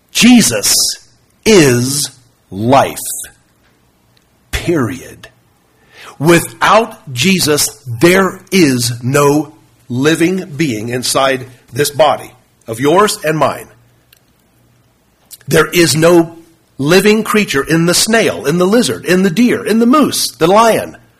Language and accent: English; South Africa; When I was growing up in South Africa, our teachers would teach us that if something is alive, it can take in nourishment